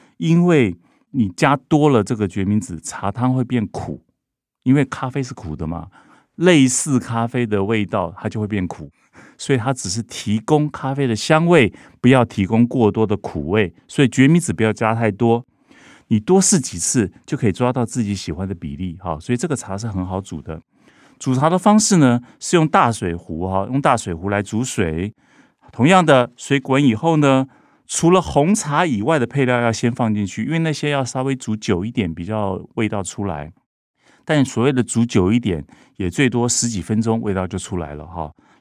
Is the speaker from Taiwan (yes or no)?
yes; northern Taiwan, Taiwan; 我们北部人没那么讲究，哎，我这样讲好像有点诋毁北部人。我们比较方便。好，我回到台北